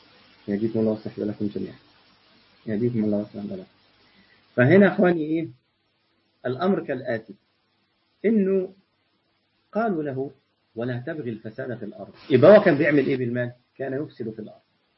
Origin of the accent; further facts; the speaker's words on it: Egypt; احنا عندنا في مصر في حته اسمها الساحل الشمالي